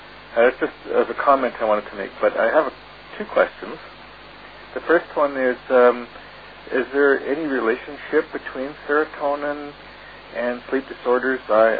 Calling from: Canada; I'm calling from Canada.

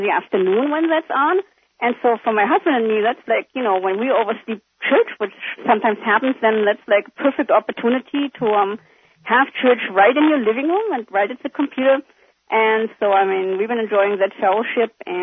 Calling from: Berlin, Germany; I'm calling from Berlin, Germany.

